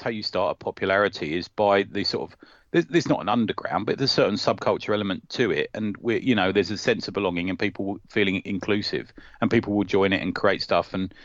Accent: England, United Kingdom; We're English, for God's sake.

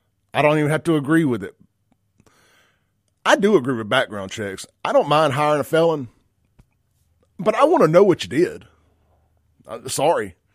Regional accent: Scranton, Pennsylvania, United States; But I'm cussing Chakwe out because of what he's done to my hometown. So I understand Scranton folks being upset.

